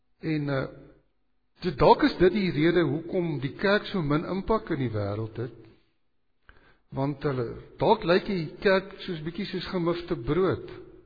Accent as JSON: {"language": "Afrikaans", "town": "Sabie", "region": "Mpumalanga", "country": "South Africa", "tie": "born or raised there", "said": "ek het op Sabie groot geword, mama het daar gebly"}